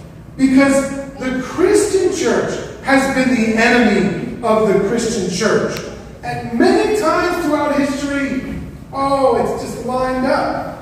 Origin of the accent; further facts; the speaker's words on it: California, United States; I'm from Southern California, the hotbed of these churches, a lot of really famous pastors.